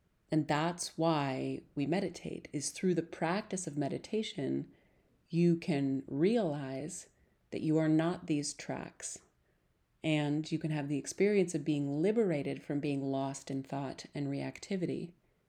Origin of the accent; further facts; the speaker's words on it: Montana, United States; Growing up in Montana, we cross-country skied a lot. We actually could cross-country ski right out the front door.